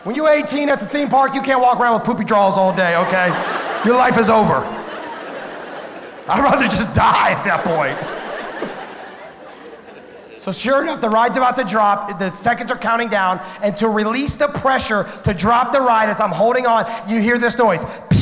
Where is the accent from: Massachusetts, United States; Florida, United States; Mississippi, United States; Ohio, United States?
Ohio, United States; I grew up in the Midwest in Ohio, and there is a theme park named Cedar Point.